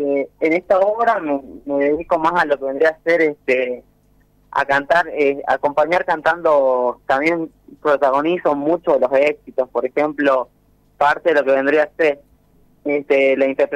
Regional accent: Tartagal, Salta, Argentina; yo soy de Tartagal

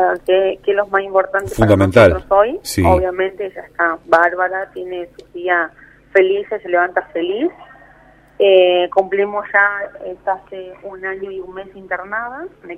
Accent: Ledesma, Jujuy, Argentina; para poder comunicarle a la gente de Ledesma, que es donde nosotros somos

